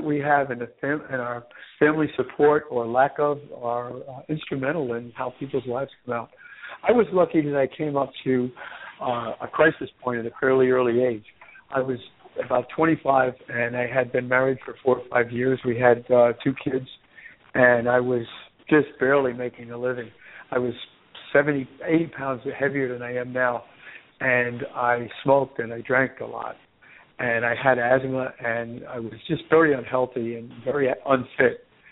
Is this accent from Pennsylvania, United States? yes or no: no; New York City, New York, United States; I grew up in Woodhaven, Queens, and earlier in Brooklyn, New York.